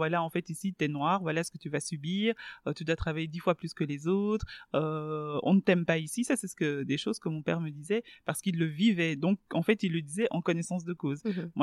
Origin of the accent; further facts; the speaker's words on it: Belgium; j'ai 35 ans, je suis belge d'origine congolaise